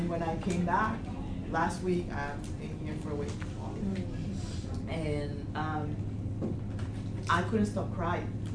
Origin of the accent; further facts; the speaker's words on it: Venezuela; I am from Venezuela, and I was here in 2016